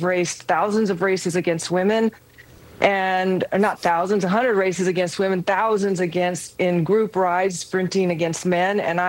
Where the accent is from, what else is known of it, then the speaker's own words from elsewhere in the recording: United States; I was born and raised in America, where I learned my pronouns, and I took science classes that taught me about XX and XY.